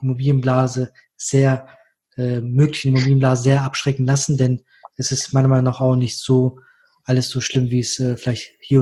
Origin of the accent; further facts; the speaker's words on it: Düsseldorf, North Rhine-Westphalia, Germany; Du als Kölner, ich als Düsseldorfer.